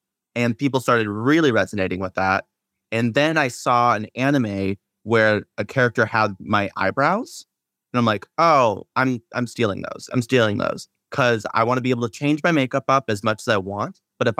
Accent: Seattle, Washington, United States; because I'm from Seattle.

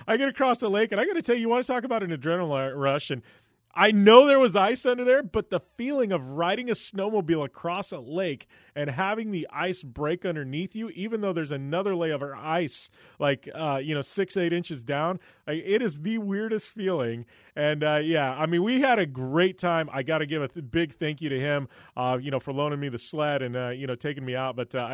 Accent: Arizona, United States; Like, I'm from Arizona.

